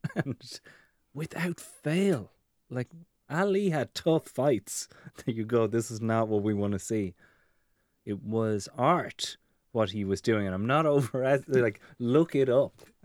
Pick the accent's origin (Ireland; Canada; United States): Ireland; I do feel a responsibility, not to them, but to us as Irish people in this mess, right?